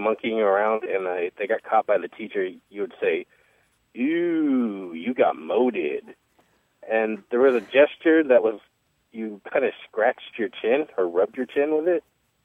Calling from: Bellingham, Washington, United States; I'm calling from Bellingham, Washington.

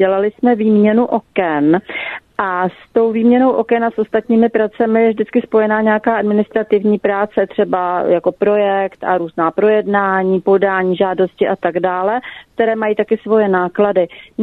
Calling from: Prague, Czechia; já jsem posluchačka z Prahy

